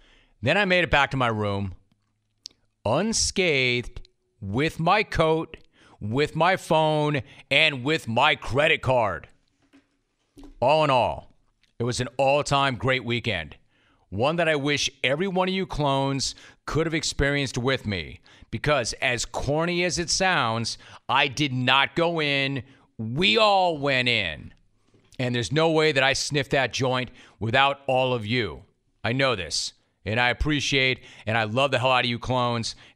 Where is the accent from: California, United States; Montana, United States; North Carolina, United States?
California, United States; We're from California, man. We were wrecked. It was cold.